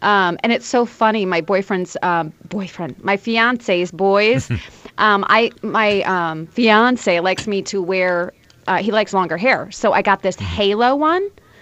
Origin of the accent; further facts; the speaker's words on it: Iowa, United States; I'm from Iowa, in the middle of the country, and we grow corn, okay?